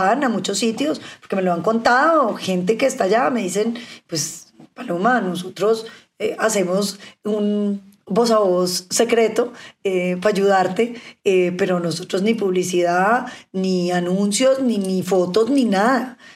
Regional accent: Cauca, Colombia

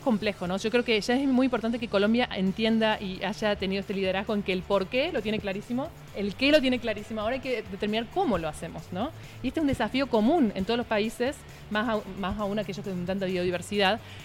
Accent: Argentina; now in United States; yo soy argentina, pero vivo en Estados Unidos

